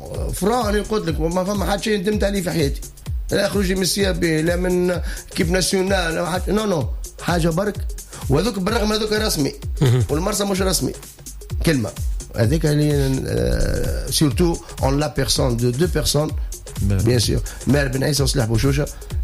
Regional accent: Sfax, Sfax Governorate, Tunisia; now in Hammam Sousse, Tunisia; أني مولود في صفاقس وعشت في صفاقس

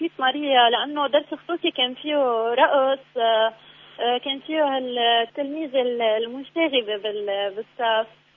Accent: Lebanon; أنا فنانة لبنانية، ربيت بعائلة فنية،

